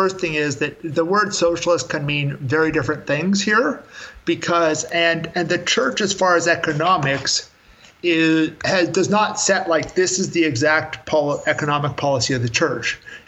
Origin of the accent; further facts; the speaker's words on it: Canada; like Canada's economy, because I'm Canadian originally, is socialist